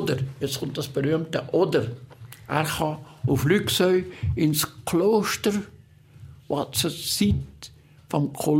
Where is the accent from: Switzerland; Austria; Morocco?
Switzerland; Glis, Valais; Glis ist natürlich meine Heimat.